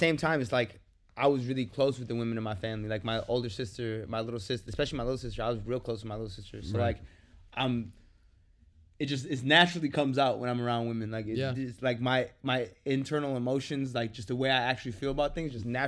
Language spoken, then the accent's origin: English; the Dakotas, United States; But I'm telling you, they got gems in the Dakotas.